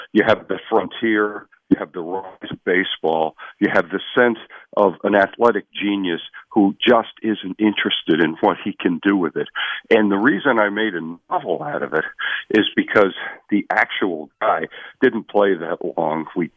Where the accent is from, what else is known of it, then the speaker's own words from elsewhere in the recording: Long Island, New York, United States; And by the way, I grew up on Long Island as a Red Sox fan.